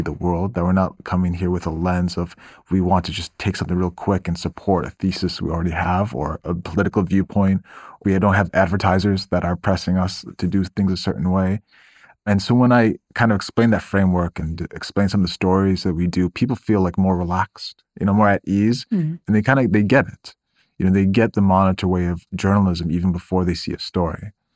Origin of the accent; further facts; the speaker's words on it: Midwest, United States; come from the Midwest. I've lived in the Mideast for 18 years. I'm American, but I'm also Muslim.